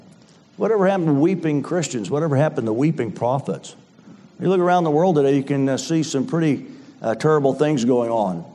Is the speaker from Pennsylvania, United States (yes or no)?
yes; Philadelphia, Pennsylvania, United States; And I was raised in Philadelphia in Bethany Temple Presbyterian Church